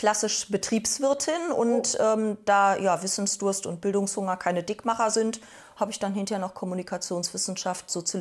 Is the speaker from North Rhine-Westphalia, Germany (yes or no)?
yes; Münster, North Rhine-Westphalia, Germany; arbeite ich als Marketing- und Vertriebsleitung in einem großen Kulturbetrieb in Münster. Ansonsten mache ich Stadtführungen in meiner Heimatstadt